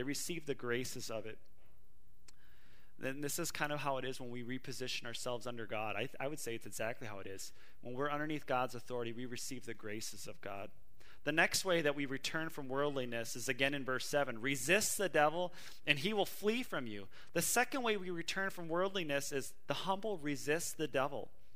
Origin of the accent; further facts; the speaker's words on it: Minnesota, United States; when I grew up in Minnesota, we didn't talk about Lewis and Clark